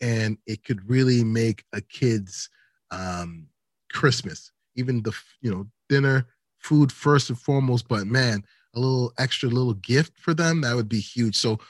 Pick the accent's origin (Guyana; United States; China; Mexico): Guyana; also born or lived in Edmonton, Canada; I was like, I'm actually Guyanese, but I still rap for you g